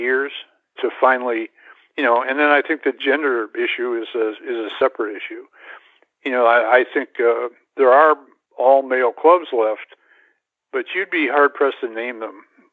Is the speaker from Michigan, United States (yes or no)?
yes; Jackson, Michigan, United States; I grew up in Jackson, Michigan. I don't know if that rings any bells to you, but it was a real golfy town.